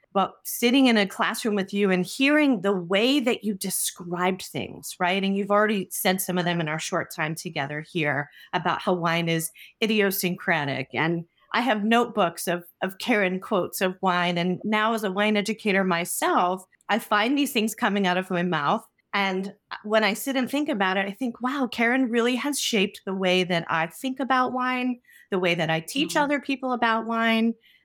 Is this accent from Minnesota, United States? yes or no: no; New Jersey, United States; also born or lived in Orlando, United States; So if you remember just a tiny bit about my background, I'm from New Jersey, but I was there through college. And then I was in Orlando in the hospitality world for Disney for many years.